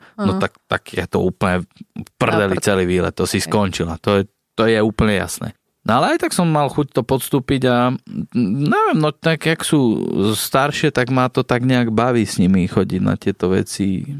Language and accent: Slovak; Trnava, Trnava Region, Slovakia; keď môžu byť dievčatá varované u nás doma v Trnave